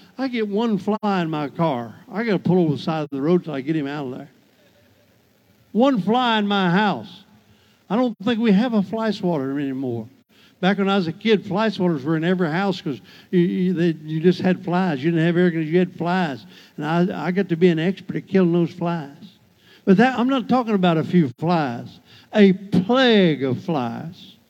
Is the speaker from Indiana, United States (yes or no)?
yes; Indiana, United States; We have a lady that I grew up with. She's Hispanic. I grew up with her in Indiana.